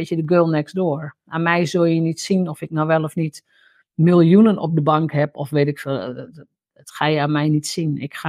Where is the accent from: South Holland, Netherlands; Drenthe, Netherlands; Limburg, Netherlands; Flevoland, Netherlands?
Drenthe, Netherlands; Nou, ik ben opgegroeid in Drenthe.